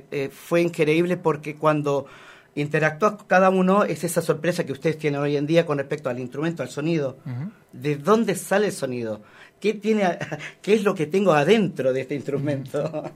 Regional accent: Santiago, Santiago Metropolitan Region, Chile; Tenía 12 años, 13 años en Santiago. Nací en Santiago y vivía cerca del Estadio Nacional.

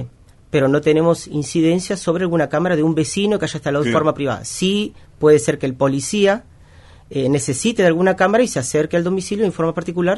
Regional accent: Tierra del Fuego, Argentina; Yo soy fueguino y esto es una ciudad que ha crecido mucho.

